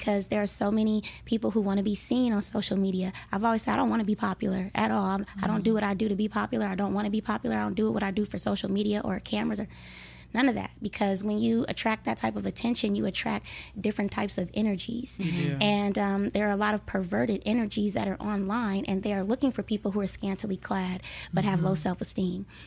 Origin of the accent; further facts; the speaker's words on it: Compton, California, United States; and my friend, we're from Compton, so, you know, she was like, something's wrong here